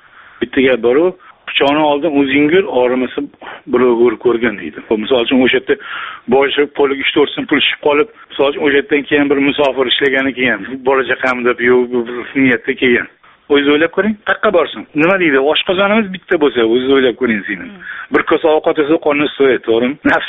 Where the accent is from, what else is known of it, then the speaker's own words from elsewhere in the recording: Tashkent, Uzbekistan; Asli toshkentlikman